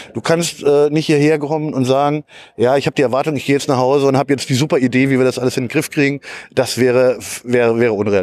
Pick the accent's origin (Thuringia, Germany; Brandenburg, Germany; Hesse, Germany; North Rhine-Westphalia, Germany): Hesse, Germany; in meiner Heimat in Hessen